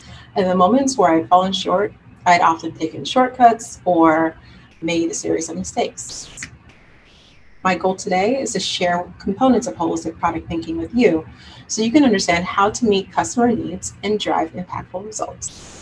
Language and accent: English; Cairo, Cairo Governorate, Egypt; also born or lived in Atlanta, United States / Texas, United States / Maryland, United States / Jakarta, Indonesia; I was born in Atlanta and spent time in Texas and Maryland. I then moved on to spend my formative years in Cairo, Egypt, and Jakarta, Indonesia, primarily with some time in other countries like Thailand, Malaysia, Singapore, you name it.